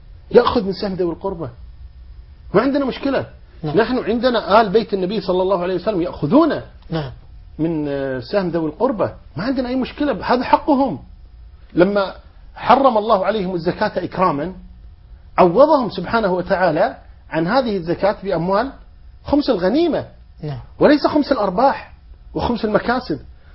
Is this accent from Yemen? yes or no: no; Kuwait; عندنا في الكويت